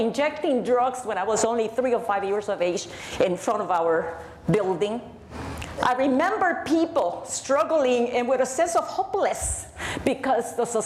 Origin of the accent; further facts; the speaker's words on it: Puerto Rico; moved away as an adult; I was recruited because I came from Puerto Rico with my husband expecting the first baby